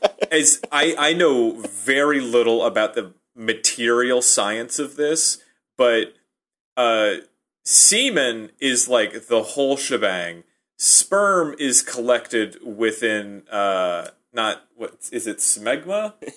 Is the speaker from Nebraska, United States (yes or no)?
yes; Nebraska, United States; You know, growing up in Nebraska, I met, like